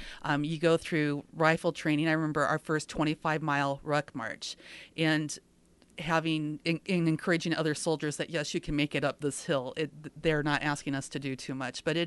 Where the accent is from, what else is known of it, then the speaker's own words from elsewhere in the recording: Denison, Iowa, United States; Particularly if you grow up in Western Iowa in an upper middle class family, you're insulated your entire life. I grew up in Denison. The folks in Crawford County knew my family.